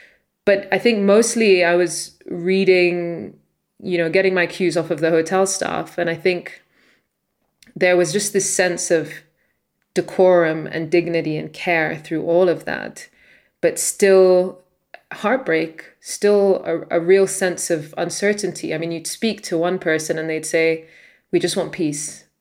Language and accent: English; Sudan; I'm from Sudan